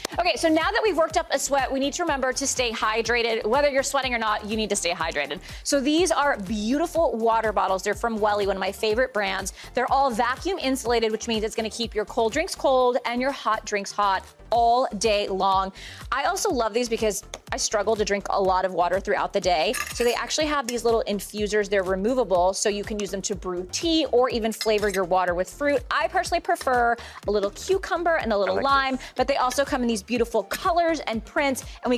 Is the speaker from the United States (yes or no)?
yes; Texas, United States; I mean, I grew up in Texas, so everyone was settled by 25.